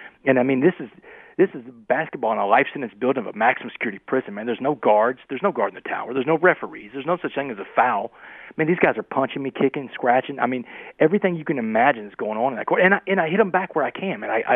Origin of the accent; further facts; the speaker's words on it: Port Arthur, Texas, United States; I grew up in Port Arthur, Texas, man. Port Arthur, I don't know how much you know about Port Arthur geographically, but Port Arthur is a predominantly African-American town, blue-collar town, refinery town.